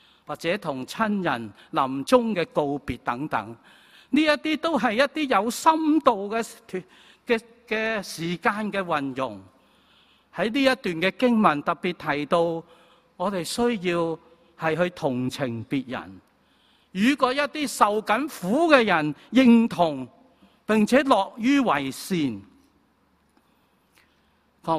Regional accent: Guangdong, China; 系我哋广东人讲嘅一句说话

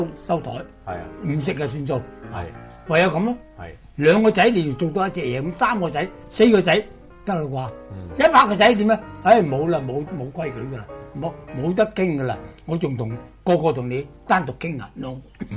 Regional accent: Hong Kong; 你要现在国家要我们香港人付出没什么东西

